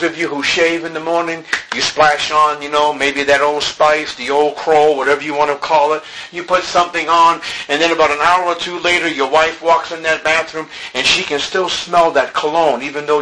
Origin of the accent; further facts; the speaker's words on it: Boston, Massachusetts, United States; when I was growing up on the East Coast, we used to have these large ocean liner ships, these big barges come into Boston Harbor.